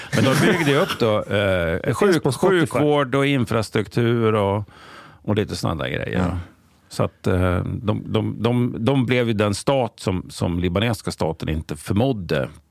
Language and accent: Swedish; Östersund, Jämtland County, Sweden; born or raised there; also born or lived in Liberia